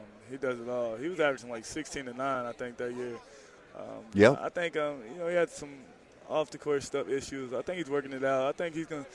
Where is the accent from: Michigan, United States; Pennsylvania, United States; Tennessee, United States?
Tennessee, United States; I'm from Tennessee, so